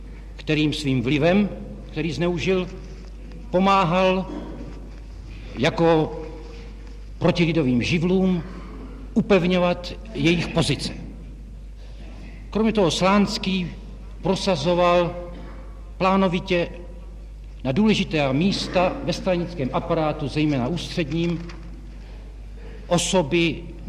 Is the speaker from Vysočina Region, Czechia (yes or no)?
yes; Jihlava, Vysočina Region, Czechia; born there; V Jihlavě 16. května 1904.